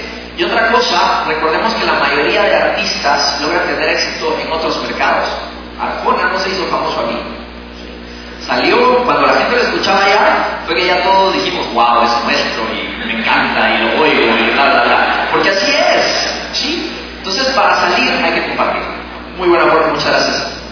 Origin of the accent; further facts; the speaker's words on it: Guatemala; cuando yo llego y digo que soy guatemalteco